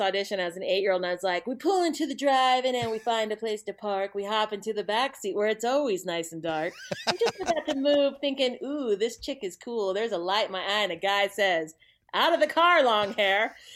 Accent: Salt Lake City, Utah, United States; yeah, so I'm based out of Salt Lake City. I grew up in Salt Lake City, Utah. Uh-huh. Still live here, but I have a studio in Utah

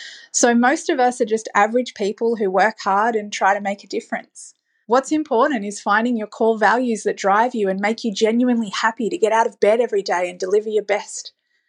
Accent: Sydney, New South Wales, Australia; I grew up in Western Sydney and I attended a public school and I was a teenage mum.

